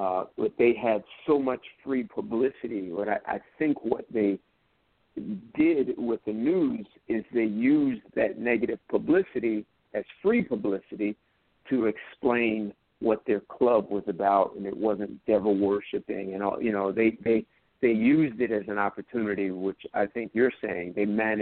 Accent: New Jersey, United States; I'm originally from New Jersey. At this time, it was in the 80s, so I was living in D.C.

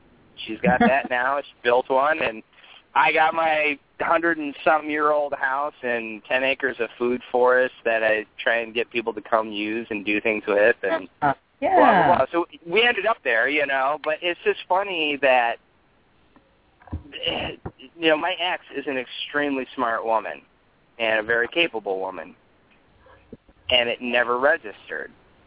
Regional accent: Oakland, California, United States; And where I grew up around Oakland, and one of the suburbs I lived at, Pittsburgh, oh, my God, I was an hour away from the ocean

